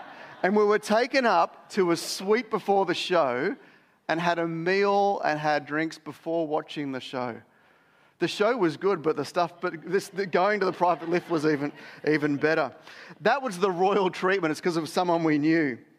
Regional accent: Australia; Maybe you've gone to a different culture where they're not as laid back as Australian, actually much more generous. No offense to us all

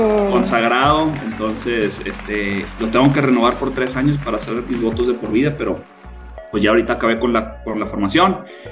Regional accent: Monterrey, Nuevo León, Mexico; accent: regiomontano; llevo 2 semanas en Monterrey, Nuevo León, muy contento. No se me fue el acento regiomontano

